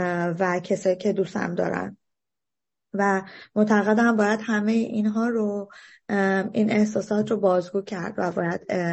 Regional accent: Los Angeles, California, United States; من توی لس آنجلس بزرگ شدم و همینطور که قبلا گفتم در لحظه تولدم اداپت شدم به وسیله یه خانواده دیگه. خانواده که من توش به دنیا اومدم ایرانی هستن

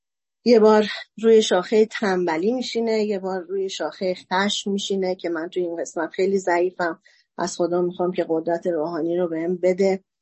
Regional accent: Mashhad, Razavi Khorasan, Iran; در ضمن من اهل کرمانشاه نیستم متاسفانه و حالا خوشبختانه اهل مشهد هستم

